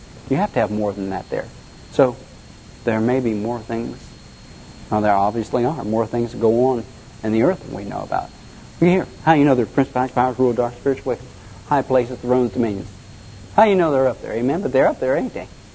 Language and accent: English; Ohio, United States; Oh man, hey, I'm from Ohio.